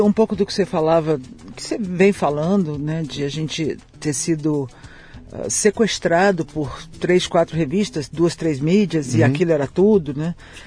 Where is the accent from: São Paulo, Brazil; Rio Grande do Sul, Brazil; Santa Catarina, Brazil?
São Paulo, Brazil; accent: Carioca; Eu nasci em São Paulo, com esse carioquês todo.